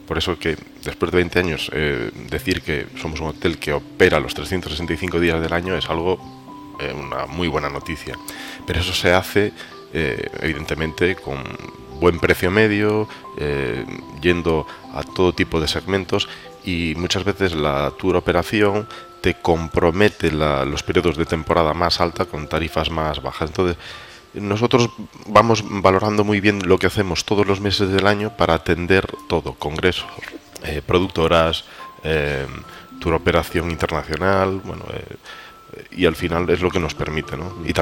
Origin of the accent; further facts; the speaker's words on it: Galicia, Spain; moved away as an adult; Yo soy gallego.